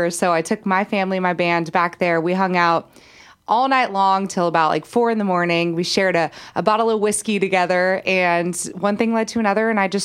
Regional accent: Oregon, United States; I was still in my hometown in Oregon

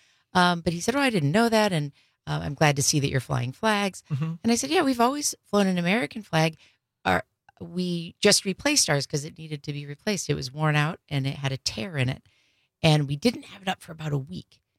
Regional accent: Canada; because I'm Canadian and I'm a dual citizen.

